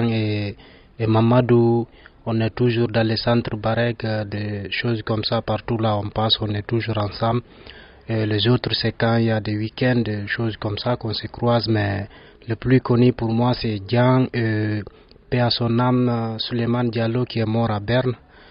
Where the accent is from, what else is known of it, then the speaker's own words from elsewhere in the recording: Conakry, Guinea; German is a second language; now in Switzerland; Ich komme aus Guinea, Conakry.